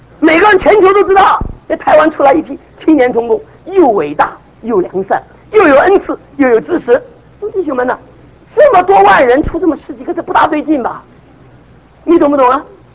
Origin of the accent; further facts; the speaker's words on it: China; 我们中国人一个特点呢，包括我在内啊，不肯死。